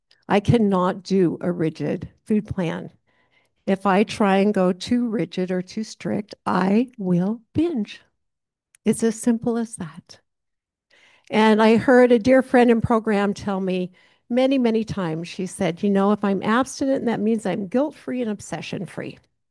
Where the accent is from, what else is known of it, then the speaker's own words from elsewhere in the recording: Montana, United States; I'm from Montana, born and raised, born and bred, you know, that's just kind of how I talk.